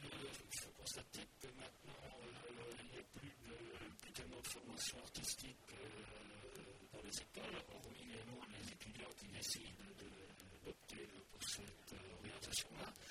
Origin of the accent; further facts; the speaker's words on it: Lévis, Quebec, Canada; De naissance, donc, je suis originaire de Lévis, donc c'est peut-être un petit village ici voisin. J'habite Flaubert donc depuis 1958, et bon, je suis un collégard de souche.